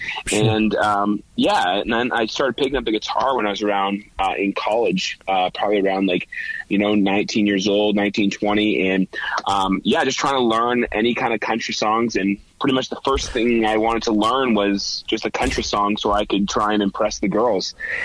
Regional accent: Hamilton, Ontario, Canada; But currently I am in Hamilton, Ontario, which is my hometown.

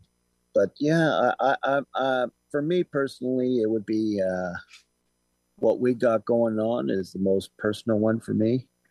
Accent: Ormstown, Quebec, Canada; We're from Southwest Quebec, and basically our home base is Ormstown. And it's a little small village in Southwest Quebec, a farming community.

